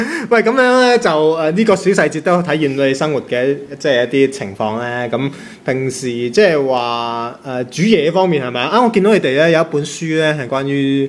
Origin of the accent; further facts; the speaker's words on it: Guangdong, China; 其實咧，我廣東人咧都好中意食嘢呢樣嘢